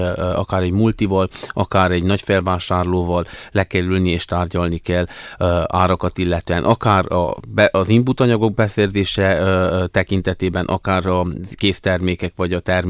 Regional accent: Transylvania, Romania; Erdélyi magyarként, az RMDS által támogatott alelnökként

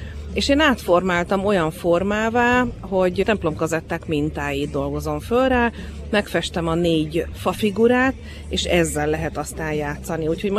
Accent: Tolna, Hungary; Én Tolna megyében nőttem föl

